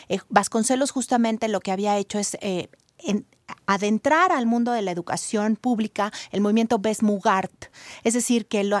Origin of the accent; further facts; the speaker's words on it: Mexico; como mexicanos hemos sentido un vínculo con la figura de Frida.